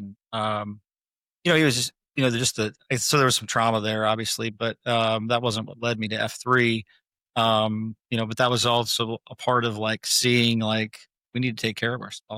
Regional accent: Lincoln, Nebraska, United States; I grew up in Lincoln.

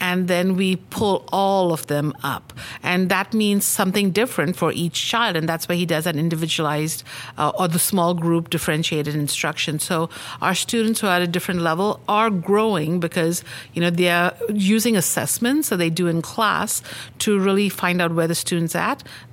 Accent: India; In my experience growing up, I grew up in India, and in elementary school, we all studied at the same pace

